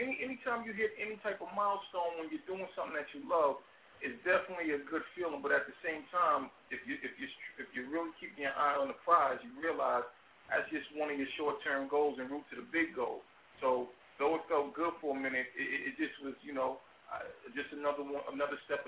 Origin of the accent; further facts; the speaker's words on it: New York City, New York, United States; I'm from New York City, so of course I had to just step to and get with some of the DJs from New York City just to keep it honest.